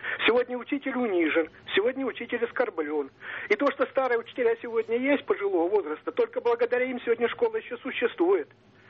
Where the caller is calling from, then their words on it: Yaroslavl, Yaroslavl Oblast, Russia; Я из Ярославля.